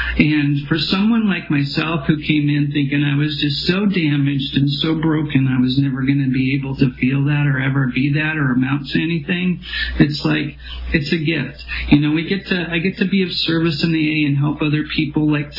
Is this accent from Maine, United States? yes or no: no; Seattle, Washington, United States; now in Los Angeles, United States; I am from Seattle, Washington, and now I live on the mean streets of Los Angeles.